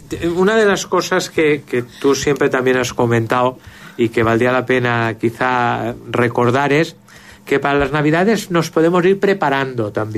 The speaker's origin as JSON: {"language": "Catalan", "town": "Xixona", "region": "Valencian Community", "country": "Spain", "said": "jo haig d'estirar cap a casa, sabeu que sóc de Xixona"}